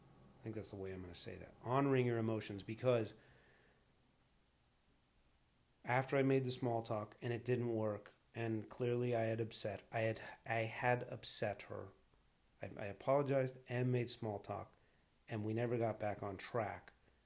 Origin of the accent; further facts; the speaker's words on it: Ireland; I'm Irish.